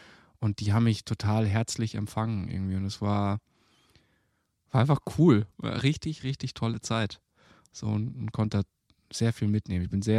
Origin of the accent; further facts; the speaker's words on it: Germany; Ich komme aus Deutschland.